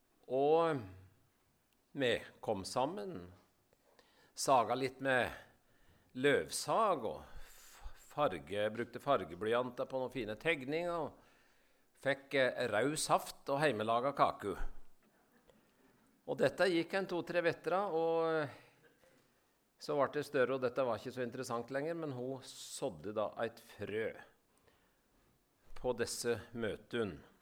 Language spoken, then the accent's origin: Norwegian; Ål, Buskerud, Norway; Altså, jeg vokste opp på torget i Ål, i Hallingdal. Mor drev klesbutikk for damu, og far han drev sportsbutikk for kara.